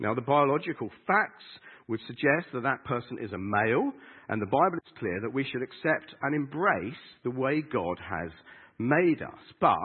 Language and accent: English; United Kingdom; I'm British.